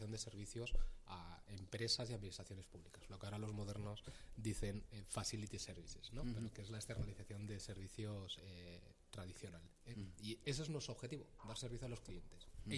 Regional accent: Puertollano, Castilla-La Mancha, Spain; Me quería Castilla-La Mancha porque yo vengo de allí. Yo soy manchego, soy de Puerto Llano

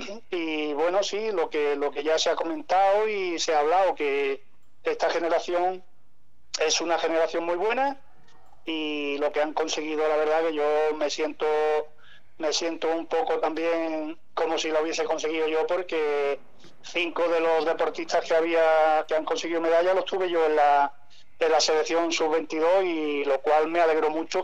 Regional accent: Andalusia, Spain; No, yo vivo en Málaga, en un pueblo de Málaga, mi pueblo donde yo nací.

